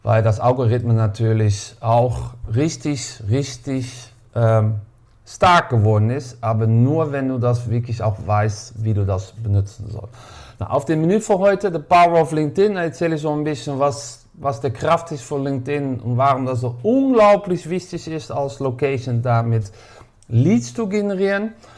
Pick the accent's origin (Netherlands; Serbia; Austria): Netherlands; German is a second language; Ich habe hier auch, man hört mir auch ein bisschen, ich komme aus Holland